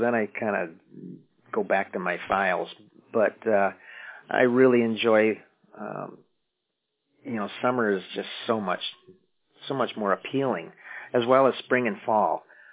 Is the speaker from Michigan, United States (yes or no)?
yes; Warren, Michigan, United States; Yes, I grew up in Warren, you know, southeast Michigan, and a suburban Detroit area.